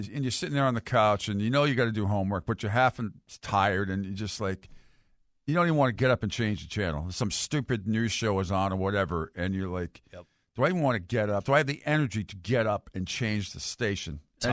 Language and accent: English; Rhode Island, United States; Now, I remember when I was growing up in Rhode Island, my dad, we had a super-duper cool outside antenna, right?